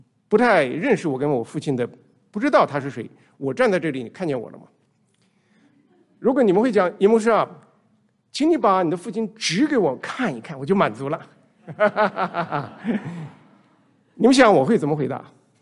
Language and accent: Chinese; Hohhot, Inner Mongolia, China; also born or lived in Qingdao; 我读大学的时候在中国的青岛，但是我们是在内蒙古呼和浩特长大的嘛。